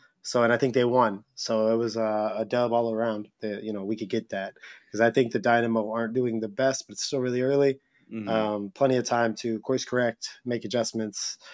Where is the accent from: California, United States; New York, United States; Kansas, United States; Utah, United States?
Kansas, United States; Like, oh, well, KU, you know, I'm from Kansas.